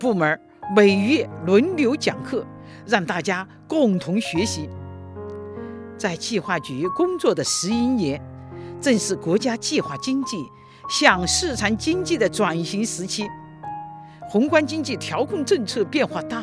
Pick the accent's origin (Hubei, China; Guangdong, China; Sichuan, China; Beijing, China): Sichuan, China; Hejiang; 我是一名土生土长的合江人，17岁时下乡到百米乡当知青